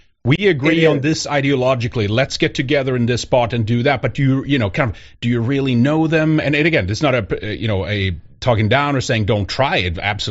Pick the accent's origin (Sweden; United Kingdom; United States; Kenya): Sweden; English is a second language; where I grew up in Sweden, even a socialist country